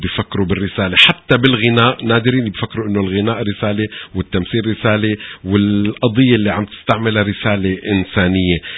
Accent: Syria; now in Canada; أنا سوري وحضرتك لبناني

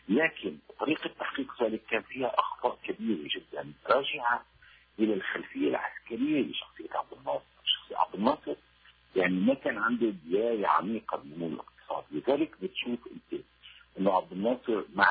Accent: Syria; كوني سوري هذا شيء بدون الفخر، وكوني خلقت بهالبلد اللي كان فيها كل الناس اللي شاءت الظروف المجتمعية فيهم مثقفين وناشطين. أنا بتاعت دخلت المعهد عالي فنون المسرحية عمري 18 سنة

